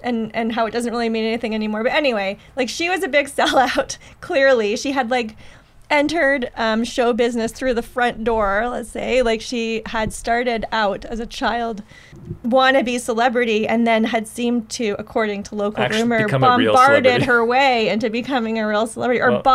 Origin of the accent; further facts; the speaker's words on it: Ottawa, Ontario, Canada; Yeah, that was a big hit when I was growing up in Ottawa.